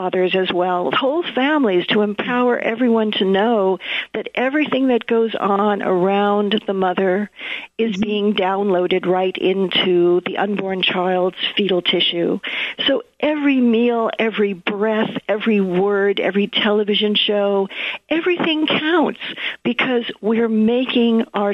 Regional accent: Hollywood, California, United States; being a woman, growing up in Hollywood, it was just critically important to share women's worth.

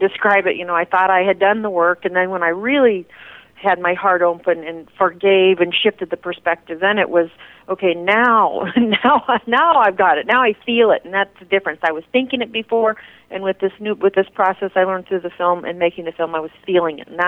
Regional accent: Arizona, United States; she hosts a lot of conferences in the Sedona area, and I'm from Arizona

